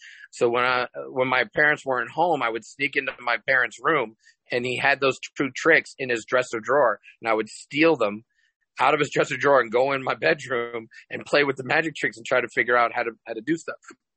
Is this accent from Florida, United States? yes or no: no; New York, United States; now in Las Vegas, United States; I am originally from New York, but I've been living in Las Vegas since 1995